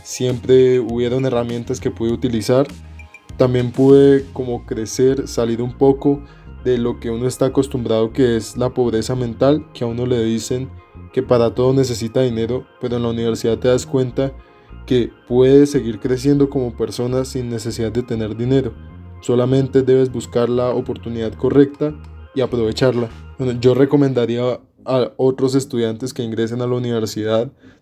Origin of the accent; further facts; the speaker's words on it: Tuluá, Valle del Cauca, Colombia; Mi familia y yo somos de Tuluá, Valle del Cauca. En este momento tengo 22 años.